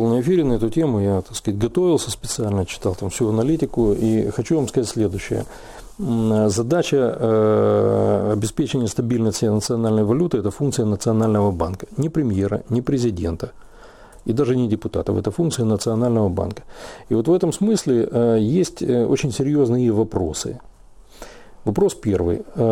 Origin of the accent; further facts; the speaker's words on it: Crimea, Ukraine; now in Kyiv, Ukraine; Я завтра намереваюсь пойти в миграционную службу здесь, в Киеве, как крымчанин